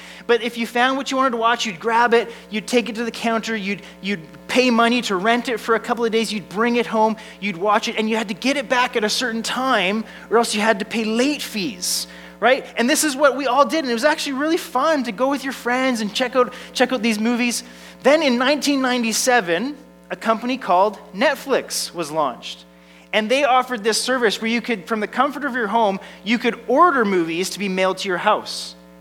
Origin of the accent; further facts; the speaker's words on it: British Columbia, Canada; I'm a Canadian, born in BC, raised in BC. I've never lived outside of British Columbia. I was educated at Bible College in Abbotsford, BC.